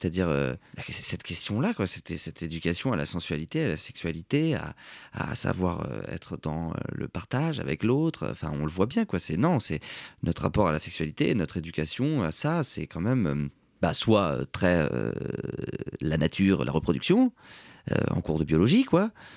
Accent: Cergy, Île-de-France, France; et que je viens de Cergy

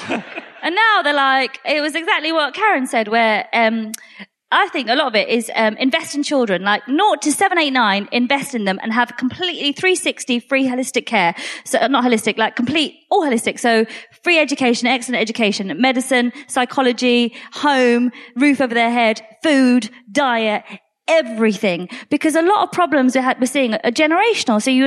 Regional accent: England, United Kingdom; I've been going like, I'm British, I'm not Polish, I'm British.

